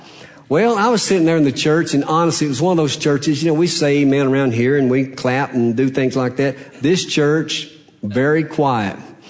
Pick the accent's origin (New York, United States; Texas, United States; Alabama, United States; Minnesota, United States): Alabama, United States; I'm from Alabama, born, bred, and raised